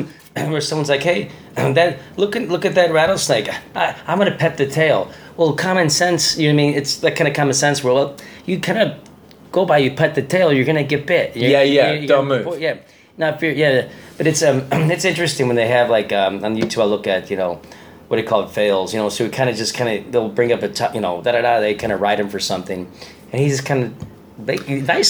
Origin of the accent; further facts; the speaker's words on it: Chicago, Illinois, United States; I'm from Chicago. In Chicago, they're like, well, we'll just take care of this right away.